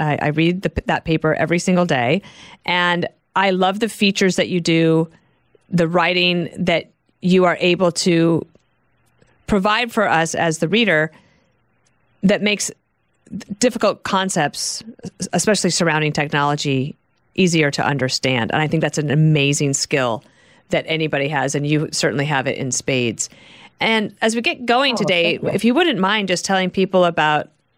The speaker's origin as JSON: {"language": "English", "region": "Wyoming", "country": "United States", "tie": "born or raised there", "also_born_or_lived": "Colorado", "lives_now": "Bayhead, United States", "said": "I also, I'm new to New Jersey. I grew up in Wyoming and Colorado."}